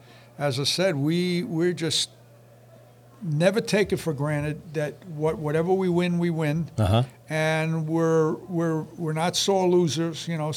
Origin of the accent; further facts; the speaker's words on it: New York, United States; this shop in the town where I grew up on Long Island